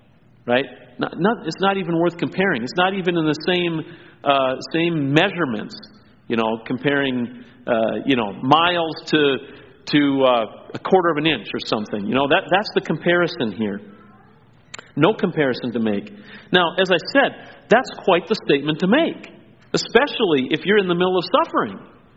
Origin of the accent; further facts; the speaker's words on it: Mexico; when I grew up in Mexico, at the market or in stores nearby, a lot of things were sold by weight